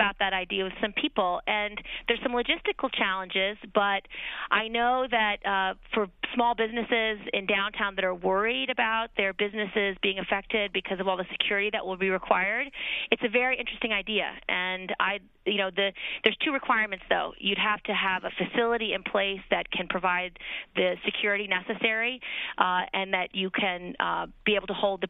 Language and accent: English; Albany, New York, United States; But, you know, I grew up in Albany, New York. I lived in New York City for over 10 years.